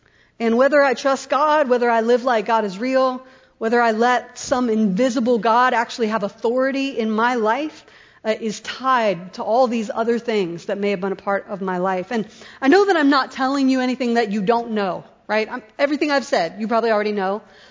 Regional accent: Columbus, Ohio, United States; I grew up in Columbus Public Schools. I'm very proud of it.

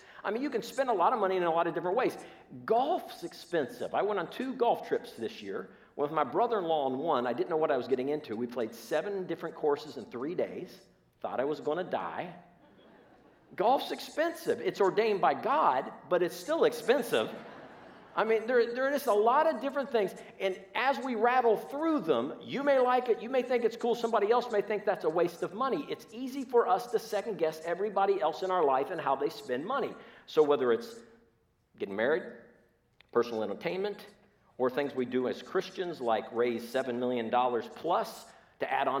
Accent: Columbus, Ohio, United States; I grew up in Columbus. I am a Buckeye fan.

